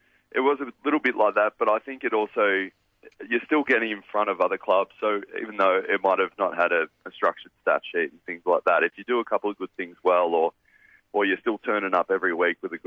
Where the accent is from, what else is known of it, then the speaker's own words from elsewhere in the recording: Albury, New South Wales, Australia; just a bloke in Albury, growing up in Albury with my family and friends